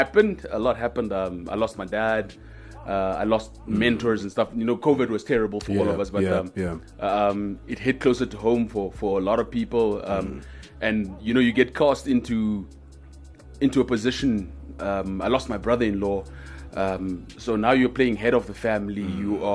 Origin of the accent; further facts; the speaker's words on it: Windhoek, Khomas, Namibia; also born or lived in Otjiwarongo; Yeah, so I was born in Windhoek.